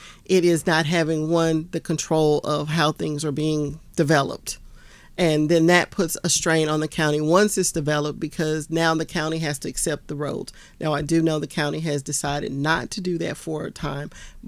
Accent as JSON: {"language": "English", "town": "Houston", "region": "Texas", "country": "United States", "tie": "born or raised there", "said": "I was born and raised in Texas. And I was in Houston, Texas, but I spent the weekends on a family farm."}